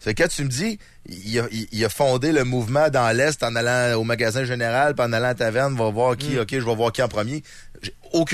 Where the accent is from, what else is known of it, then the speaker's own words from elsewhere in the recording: Lévis, Quebec, Canada; Moi, je viens de Lévis.